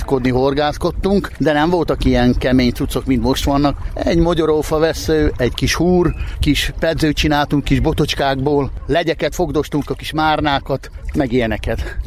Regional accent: Péterfalva, Zakarpattia Oblast, Ukraine; A Tiszán nevelkedtem fel Péterfalván. Ott laktak mamámék. Az egész gyerekkoromat ott töltöttem.

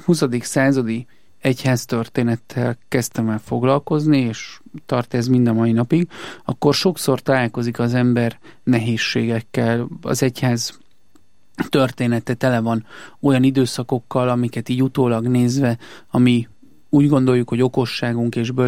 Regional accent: Körmend, Vas, Hungary; born there; Körmenden születtem, és ugye ott élt életének utolsó évtizedében Batthyány Boldog László, a szegények orvosa.

